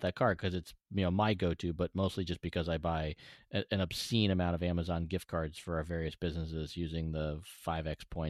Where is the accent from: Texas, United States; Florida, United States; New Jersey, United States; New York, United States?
New York, United States; now in Virginia, United States; Yeah, I grew up in New York, but, you know, definitely, you know, that area of the country.